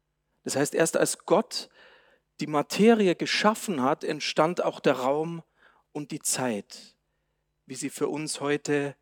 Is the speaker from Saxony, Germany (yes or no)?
no; Bavaria, Germany; Aber als Bayer darf ich das auch so ähnlich.